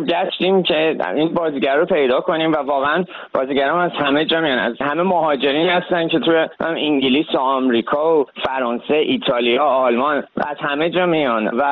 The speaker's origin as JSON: {"language": "Persian", "country": "Iran", "tie": "born or raised there", "moved": "as an adult", "said": "من چون 18-19 سال تو ایران زندگی کردم، بزرگ شدم"}